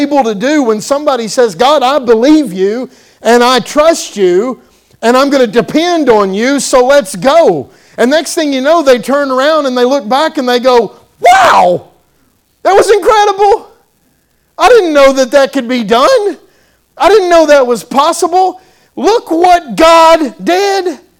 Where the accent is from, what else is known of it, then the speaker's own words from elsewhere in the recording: Kentucky, United States; I'm from Kentucky.